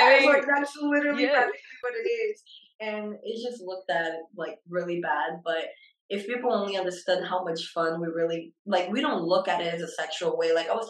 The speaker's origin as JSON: {"language": "English", "region": "Rio de Janeiro", "country": "Brazil", "second_language": "English", "lives_now": "United States", "said": "like a lot of the other Brazilians here in the U.S. don't like, you know, when I tell them like I'm from Rio"}